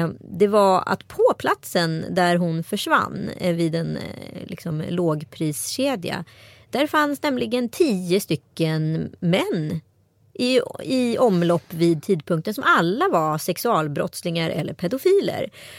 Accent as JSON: {"language": "Swedish", "town": "Strömstad", "region": "Västra Götaland County", "country": "Sweden", "tie": "born or raised there", "said": "Alltså, jag har vuxit upp i Strömstad kommun"}